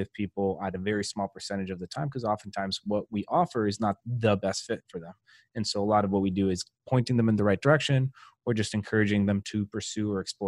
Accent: Colombia; moved away as an adult; But so I was born and raised in Colombia. My dad's Colombian, my mom's American. So I grew up my whole life down there

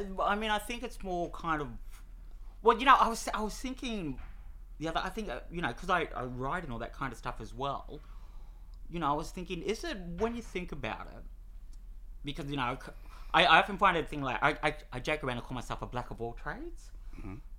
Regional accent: Townsville, Queensland, Australia; also born or lived in Cloncurry; from the Curry. So my hometown's Cloncurry. But I grew up in Townsville.

